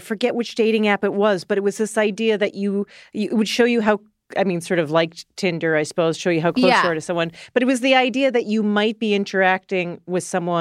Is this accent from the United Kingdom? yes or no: no; Canada; now in United States; I am a Canadian